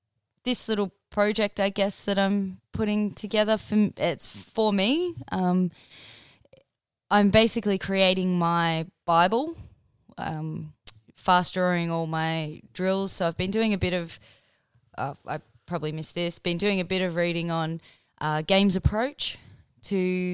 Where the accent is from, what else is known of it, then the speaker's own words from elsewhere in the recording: Australia; we've always been known as the Aussie battler and we can get through anything